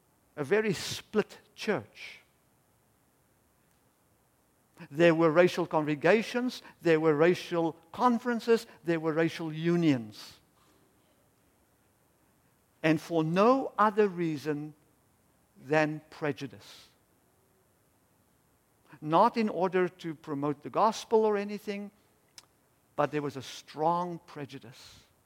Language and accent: English; South Africa; The first story happened in South Africa, my home country